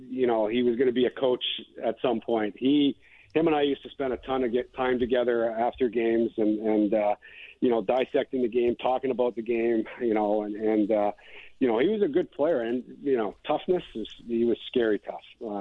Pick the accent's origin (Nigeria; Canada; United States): Canada; Kamloops, British Columbia; he ended up coming back to my hometown in Kamloops, and he had a big impact on me